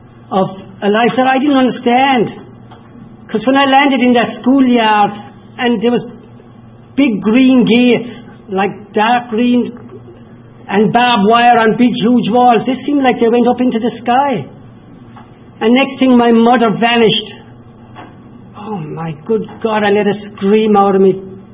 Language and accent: English; Killaloe, Munster, Ireland; I was born in a place called Killaloe, County Clare.